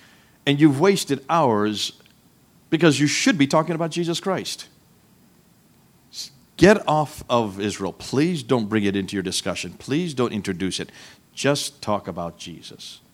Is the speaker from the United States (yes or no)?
no; India; accent: American; Growing up in India, we always take the railway to get back to our homes.